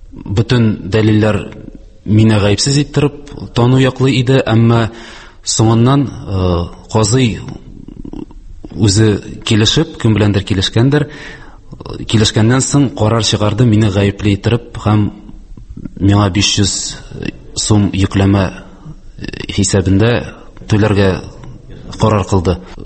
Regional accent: Yarshaly, Tatarstan, Russia; Һәм үзем Яршалыда туып үстем, һәм әлегә вакытка монда яшәйм.

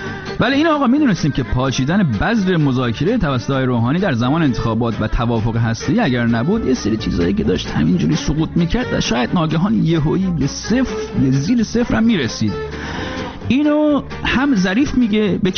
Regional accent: Iran; moved away as an adult; منم تا وقتی مهاجرت نکرده بودم و از ایران خارج نشده بودم

